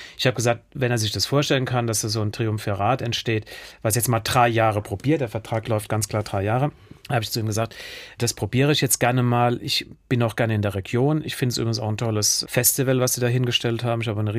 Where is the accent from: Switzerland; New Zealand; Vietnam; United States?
United States; Pasadena, California; Ich bin bei ihr in Pasadena aufgewachsen.